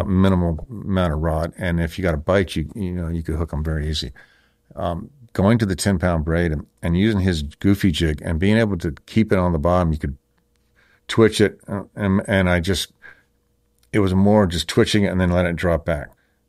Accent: Bahamas; I grew up on the water and I grew up in the Bahamas

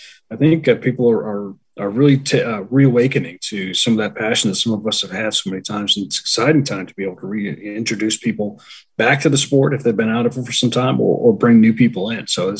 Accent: New Hampshire, United States; I grew up in New Hampshire.

